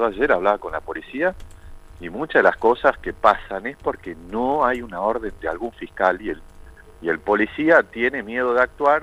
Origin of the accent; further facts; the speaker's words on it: Salta, Argentina; lo hago como salteño, como argentino que pretende una libre circulación